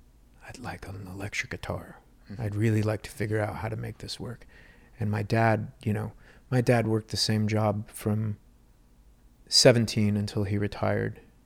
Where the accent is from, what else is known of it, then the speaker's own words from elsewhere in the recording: Florida, United States; Because growing up in Northern Florida, that was a lot of people my age, maybe their first impression of like a live audience